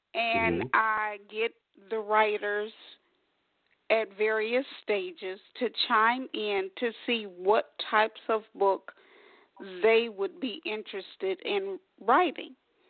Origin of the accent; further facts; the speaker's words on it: Illinois, United States; I am from Illinois, a suburb of Chicago.